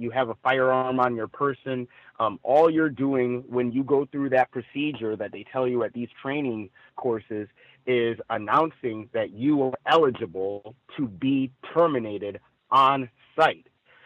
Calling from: Chino Hills, California, United States; I am calling from Chino Hills here in California.

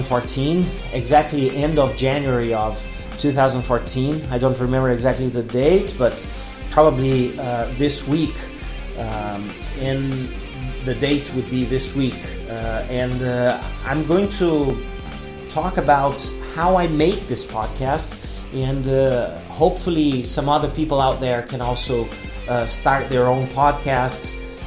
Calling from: Porto Alegre, Rio Grande do Sul, Brazil; English is a second language

